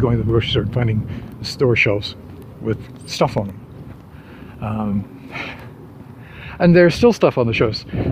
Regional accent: New England, United States; What I grew up with in New England as American chop suey is actually pretty well known in other parts of the world as goulash.

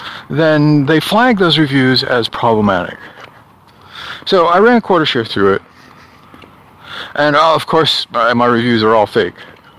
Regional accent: New York, United States; accent: Long Island; Sound like I'm from Long Island.

